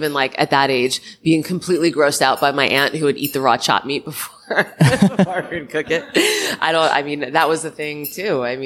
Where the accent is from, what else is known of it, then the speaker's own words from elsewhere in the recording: New York, United States; born there; I was born on Long Island.